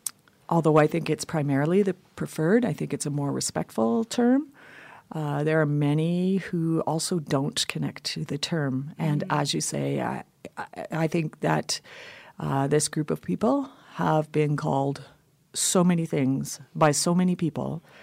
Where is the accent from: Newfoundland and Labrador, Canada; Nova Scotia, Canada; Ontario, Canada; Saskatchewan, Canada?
Saskatchewan, Canada; also born or lived in British Columbia / Alberta; now in Calgary, Canada; I come originally from Saskatchewan and have lived in BC and Alberta, and I find myself now here in Calgary. I'm of Norwegian and Sami descent